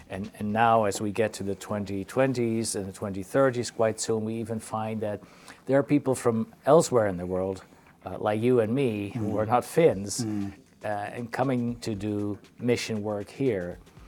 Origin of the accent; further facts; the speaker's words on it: Netherlands; English is a second language; I come from the Netherlands.